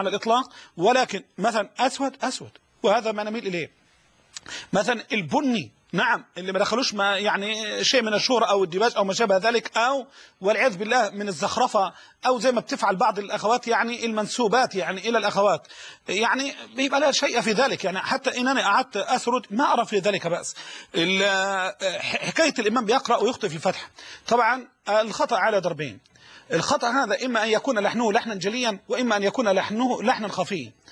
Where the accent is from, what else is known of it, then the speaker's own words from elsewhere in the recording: Dim El-Shalt, Dakahlia, Egypt; خطبة الجمعة القادمة إن شاء الله في قريتي ديم الشلت مركز ذكرنس دقالية، ديم الشلت مركز ذكرنس دقالية بلدي ديم الشلت